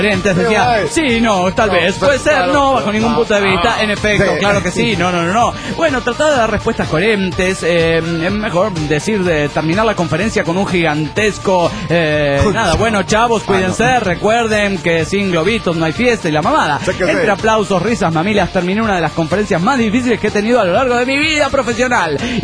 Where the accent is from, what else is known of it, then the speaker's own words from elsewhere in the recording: Pasto, Nariño, Colombia; no vivo en México, es la primera vez que viajo, soy pastusa.